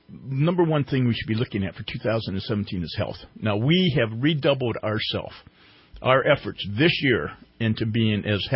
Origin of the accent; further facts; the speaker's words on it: United States; But I am an American, and we are still the shining city on the hill.